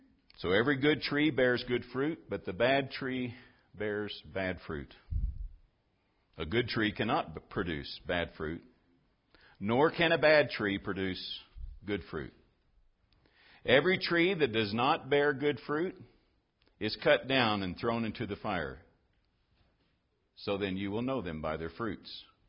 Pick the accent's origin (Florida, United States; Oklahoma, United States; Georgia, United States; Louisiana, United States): Oklahoma, United States; I grew up in Oklahoma where we had coyotes